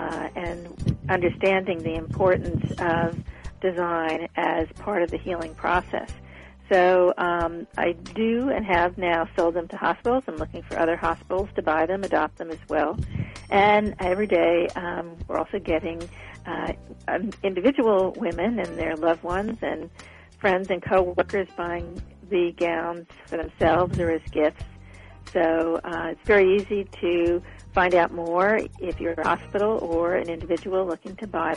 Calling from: New Jersey, United States; I'm calling from New Jersey.

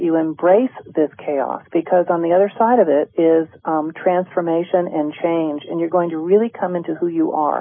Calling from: Carmel Valley, California, United States; Carmel Valley.

